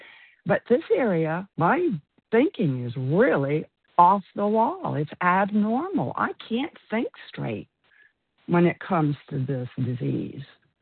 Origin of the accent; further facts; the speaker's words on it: Florida, United States; I am from Florida.